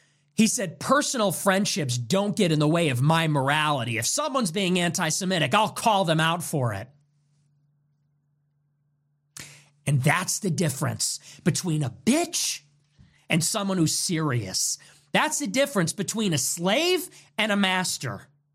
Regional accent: United States; I'm American. I'm a heritage American.

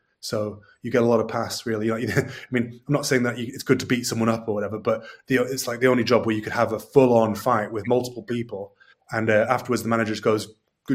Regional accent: London, United Kingdom; also born or lived in Oldham / Suffolk; I grew up in London, and then I moved to Oldham. And Oldham is like a heavily Pakistani Bangladeshi area, as well as white.

